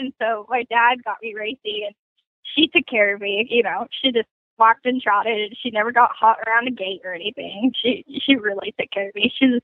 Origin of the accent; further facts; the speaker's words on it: Colorado, United States; I'm from Colorado. I'm about 30 minutes north of Denver.